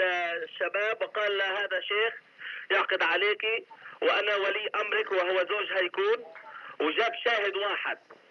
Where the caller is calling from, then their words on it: Portland, United States; من امريكا بتكلم، انه هي تطلب الطلاق، وهون مسجد الصبر، اذا سامع عن مسجد الصبر في بورتلاند